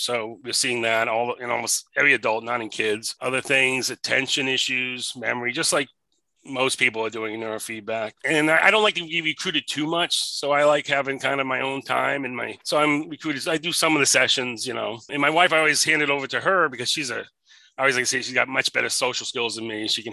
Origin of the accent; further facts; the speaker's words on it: New England, United States; also born or lived in Los Angeles; I grew up in New England, and so this is a my second hometown was West LA in essence.